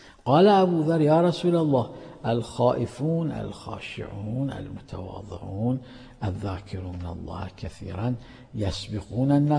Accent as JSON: {"language": "Arabic", "town": "Karbala", "region": "Karbala Governorate", "country": "Iraq", "said": "هذا صار عندنا في كربلاء المقدسة، وأنا كنت حاضر"}